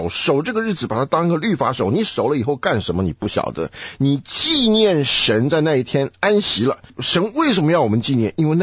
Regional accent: China; 我们中国人有一个想法，就是说，哎呀，保险起见呐、啊，多拜几个神啊

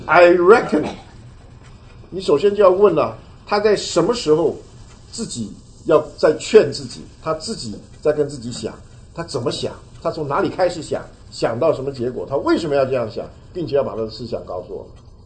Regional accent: China; 我们中国人会背书，我们都有两种背吧，一种叫做死背，对不对？

